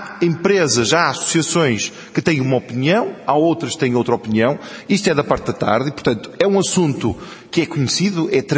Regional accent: Porto, Portugal; porque eu sou do Porto, nascido no Porto.

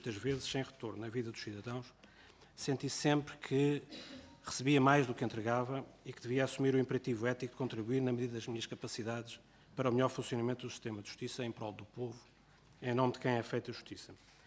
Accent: Barreiro, Setúbal, Portugal; muito similar à cidade onde nasci e cresci, o Barreiro.

